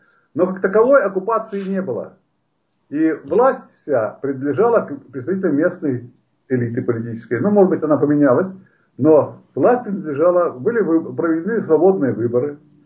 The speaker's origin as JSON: {"language": "Russian", "country": "Latvia", "said": "Ну, я латыш, да?"}